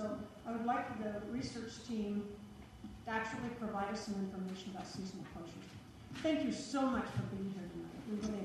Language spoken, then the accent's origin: English; Paonia, Colorado, United States; now in Redstone, United States; I've lived in Redstone about 20 years, and before that I grew up over in Paonia.